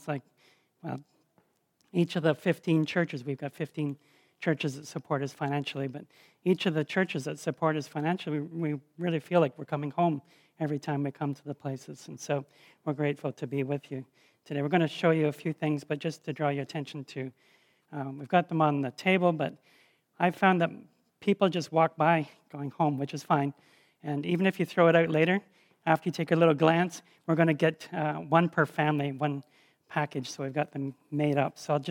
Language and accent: English; Mount Forest, Ontario, Canada; I grew up in Southern Ontario, near Mount Forest, which I don't know if you know Mount Forest, halfway between Guelph and Owen Sound, and a dairy farm there.